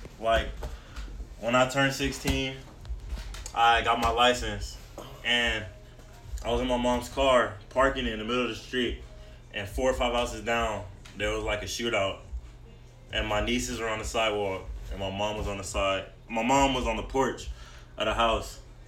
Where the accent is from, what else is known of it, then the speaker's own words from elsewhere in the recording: Bellflower, California, United States; also born or lived in Los Angeles; Okay, so I was born in LA. I moved to Bellflower. For like, I was there since I was 7, 8?